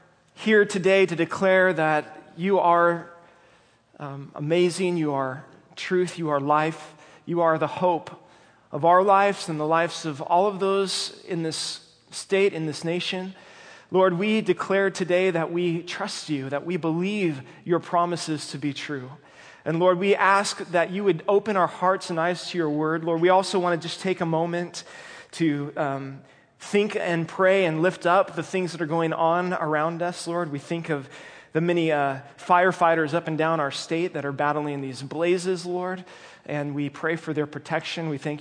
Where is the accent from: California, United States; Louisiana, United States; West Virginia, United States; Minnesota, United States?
California, United States; I'm from Northern California, and we're up in near Sacramento.